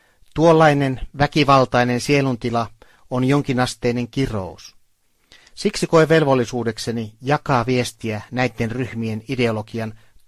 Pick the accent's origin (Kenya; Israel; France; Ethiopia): Israel; palasin Israeliin ihan senkin vuoksi, että tämä on myös minun kotimaani.